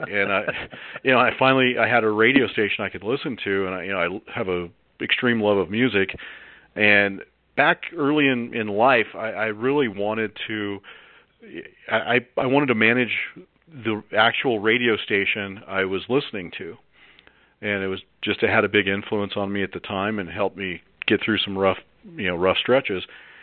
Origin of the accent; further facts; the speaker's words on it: Dove Creek, Colorado, United States; I grew up in Dove Creek, which is north of there, about 40 miles.